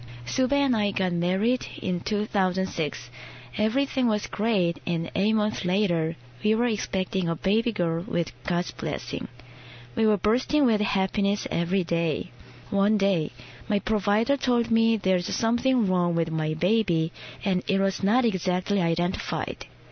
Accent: South Korea; moved away as an adult; now in United States; I'm from Korea. I'm a stay-at-home mom here, and before coming to the U.S., I was an elementary school teacher in Korea for 9 years.

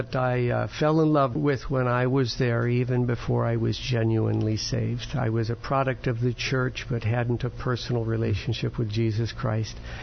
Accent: Tanzania; born there; also born or lived in Tanganyika; myself in Tanganyika, now Tanzania.

